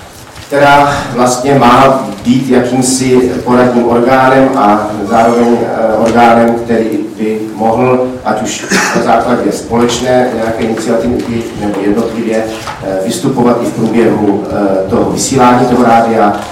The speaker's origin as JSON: {"language": "Czech", "town": "Brno", "region": "South Moravian Region", "country": "Czechia", "said": "a že můžu říct, že jako Brňák"}